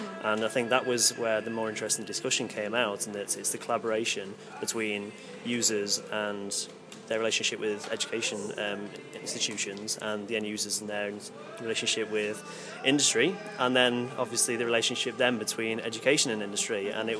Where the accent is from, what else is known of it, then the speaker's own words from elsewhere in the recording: Manchester, North West England, United Kingdom; I'm from Manchester, living in Manchester currently, and I work for Northwest Vision and Media.